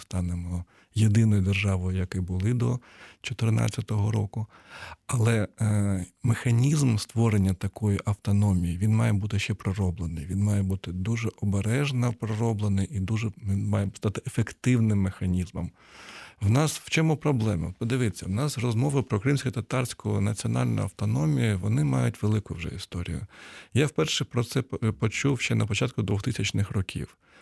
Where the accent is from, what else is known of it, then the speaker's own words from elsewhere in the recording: Kyiv, Ukraine; я сам народився в Києві і живу в Києві